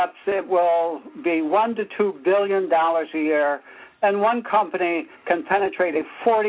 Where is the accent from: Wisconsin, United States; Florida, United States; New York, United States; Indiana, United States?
New York, United States; Albany; from Albany, New York, and we happen to use Value Innovations.